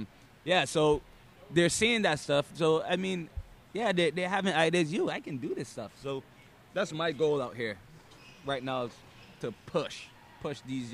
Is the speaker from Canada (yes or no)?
no; Barbados; Like, I'm from Barbados. It's not a big sport.